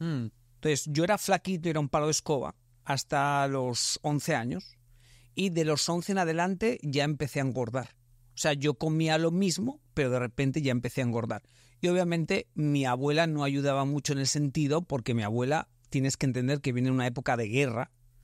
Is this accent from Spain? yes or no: yes; Spain; te puedes ir a estudiar a 2 horas de mi pueblo, que es una ciudad que se llama Zaragoza.